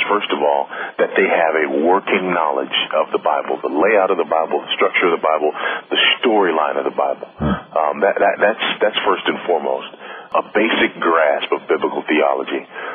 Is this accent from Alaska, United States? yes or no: no; Los Angeles, California, United States; I was raised in Los Angeles by a single teenage mother who was a practicing Buddhist.